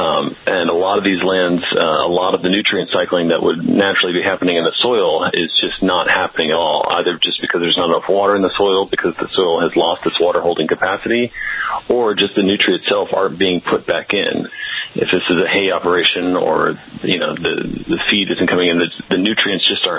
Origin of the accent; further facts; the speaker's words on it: Austin, Texas, United States; born there; And I was born in Austin, so, you know, it's a long-term home for me.